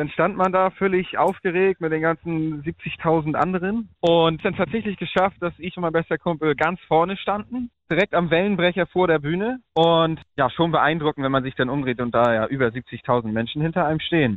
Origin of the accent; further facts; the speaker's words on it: Schleswig-Holstein, Germany; Wir kommen ja aus der Nähe von Flensburg